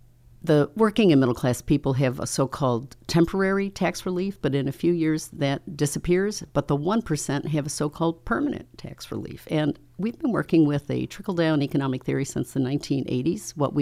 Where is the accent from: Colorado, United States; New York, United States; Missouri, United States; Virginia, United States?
New York, United States; I grew up in Western New York, and I've lived in the Southern Tier in the Finger Lakes my entire life.